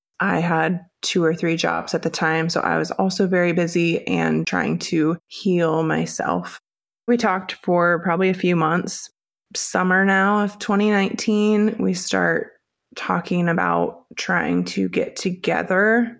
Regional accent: Des Moines, Iowa, United States; I am from the Des Moines, Iowa area

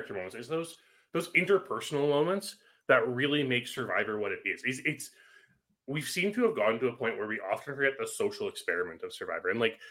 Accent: Canada; I'm Canadian. I don't know Spanish.

